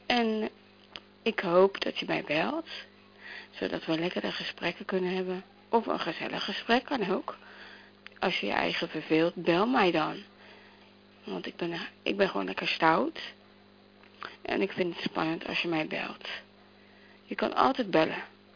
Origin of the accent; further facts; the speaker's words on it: Zoetermeer, South Holland, Netherlands; En ik kom uit Zuid-Holland, uit Zoetermeer.